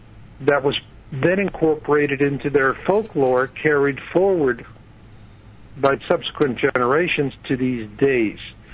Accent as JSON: {"language": "English", "region": "Arizona", "country": "United States", "tie": "born or raised there", "said": "You know, I grew up in Arizona. I know these people."}